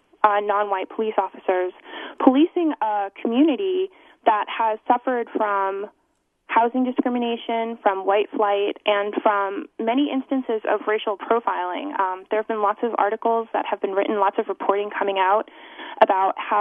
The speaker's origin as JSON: {"language": "English", "town": "Boston", "region": "Massachusetts", "country": "United States", "said": "And Darren, I'm also from the Boston area as well, so it's great to talk to a fellow East Coaster."}